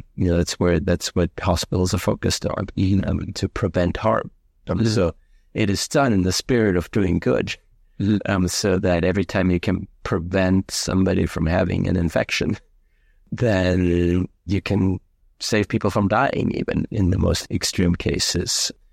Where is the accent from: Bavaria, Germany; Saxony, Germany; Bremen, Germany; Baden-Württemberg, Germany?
Bavaria, Germany; I grew up in the foothills of the Alps and in Bavaria on a farm that's about a mile and a half outside of a village of 3,000 people, and about an hour and a half outside of Munich, close to the Austrian border, very rural Germany.